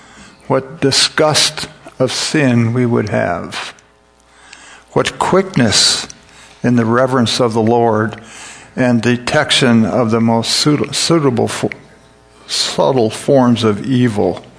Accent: Ireland; Can you tell that I'm Irish?

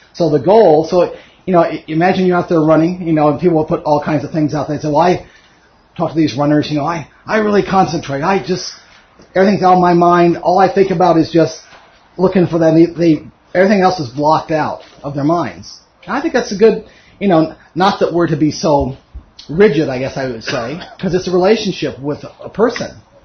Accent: Miami, Florida, United States; So this is, I grew up in Miami, Florida.

